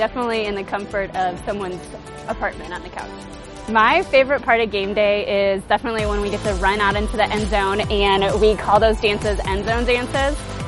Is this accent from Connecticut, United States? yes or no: no; Chicago, Illinois, United States; I am from Chicago, Illinois, and this is my third season as an Atlanta Falcons cheerleader.